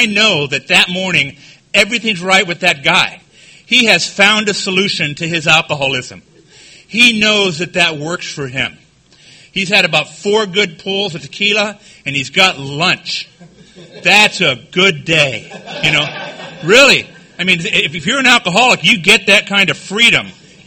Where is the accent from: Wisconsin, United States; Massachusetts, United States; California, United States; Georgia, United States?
California, United States; Downey; I'm from Downey, California.